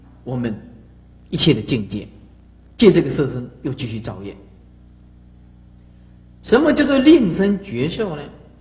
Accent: Taiwan; 我们台湾话讲的也很有道理

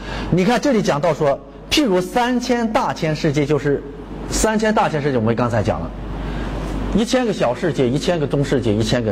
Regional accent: China; 确实现在这个恒河的沙呀，被我们中国人、中国的信徒去了也是给带回来不少啊。

